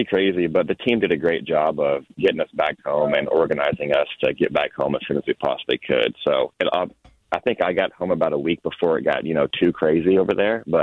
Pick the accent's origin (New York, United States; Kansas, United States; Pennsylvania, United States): Kansas, United States; Wichita; obviously with me being from Wichita, it's really nice that I can just play in my hometown.